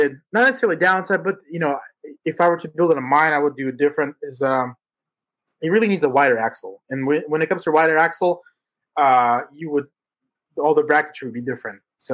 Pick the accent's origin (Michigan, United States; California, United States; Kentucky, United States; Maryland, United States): California, United States; I grew up in the Bay Area.